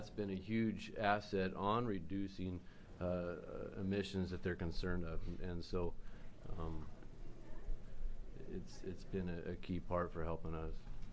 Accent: Tillamook, Oregon, United States; I'm from Tillamook, and since the introduction of the CAFO program 20 years ago, we have done our due diligence

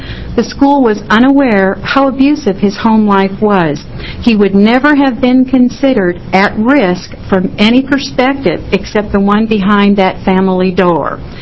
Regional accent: Portland, Oregon, United States; I'm from Portland, Oregon.

